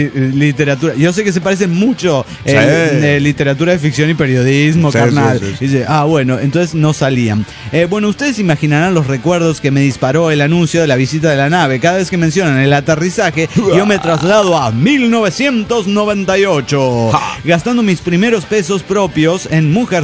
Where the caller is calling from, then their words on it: Caracas, Capital District, Venezuela; de Caracas, Venezuela.